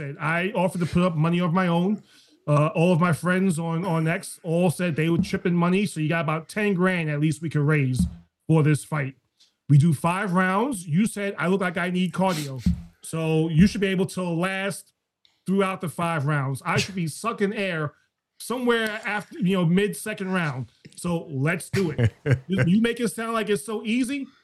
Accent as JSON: {"language": "English", "town": "Queens", "region": "New York", "country": "United States", "tie": "born or raised there", "said": "Listen, I was born and raised South Jamaica, Queens, New York."}